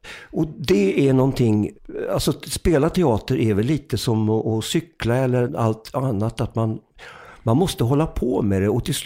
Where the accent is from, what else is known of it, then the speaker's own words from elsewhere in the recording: Täby, Stockholm County, Sweden; also born or lived in Upplands Väsby; vi flyttade från Upplands Väsby till Täby när jag var 8 år gammal och att jag blev ganska mobbad